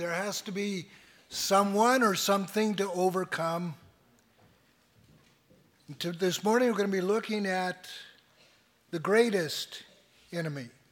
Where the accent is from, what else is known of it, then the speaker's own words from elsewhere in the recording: California, United States; moved away as an adult; now in Canada; I grew up in Southern California, no French there, and so I was almost 40 when we moved to Quebec, and I undertook the very painful process of learning French.